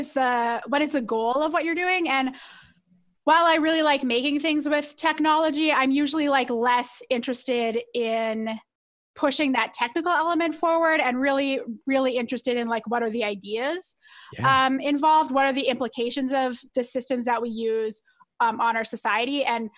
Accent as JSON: {"language": "English", "town": "Calgary", "region": "Alberta", "country": "Canada", "said": "Well, I mean, I'm from Calgary, so I was coming back home."}